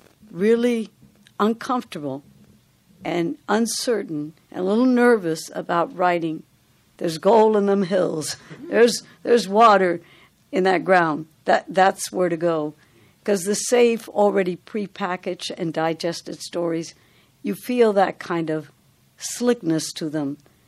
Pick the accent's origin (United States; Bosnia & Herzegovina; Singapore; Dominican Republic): Dominican Republic; I come from the Dominican Republic of an oral culture. I did not come from a literary culture. I didn't come from a reading family.